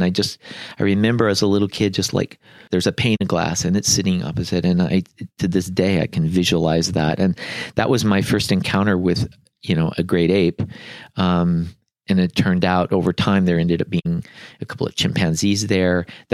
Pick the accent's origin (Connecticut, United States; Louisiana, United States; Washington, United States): Washington, United States; I grew up near Seattle, Washington, and we lived just south of there, and there was a shopping mall near Tacoma, Washington